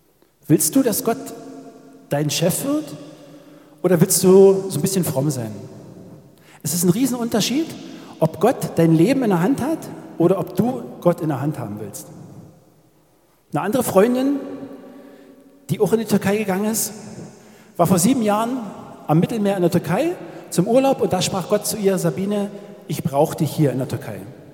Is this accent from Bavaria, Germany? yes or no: no; Hoyerswerda, Saxony, Germany; Als die ersten Flüchtlinge nach Hoyerswerda kamen, da wo ich herkomme, da bin ich immer vom Fahrrad vorbeigefahren.